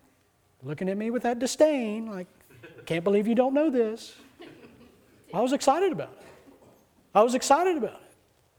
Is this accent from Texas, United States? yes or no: yes; Austin, Texas, United States; I grew up in Austin, Texas, so to travel to West Tennessee in the Dyersburg, Dyer, Jackson, you know, West Tennessee area, it took us 18 hours on the road.